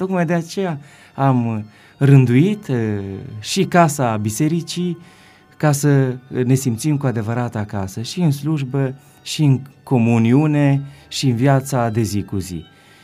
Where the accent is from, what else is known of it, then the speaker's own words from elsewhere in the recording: Bistrița-Năsăud, Romania; Într-un colț este o ladă pe care am primit-o din satul meu natal, din zona Năsăudului.